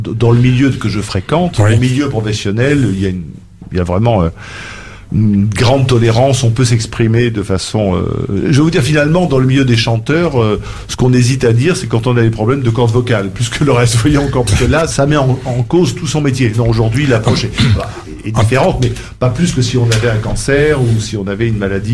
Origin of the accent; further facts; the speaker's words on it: Monaco; Je suis monégasque, donc c'est mon pays.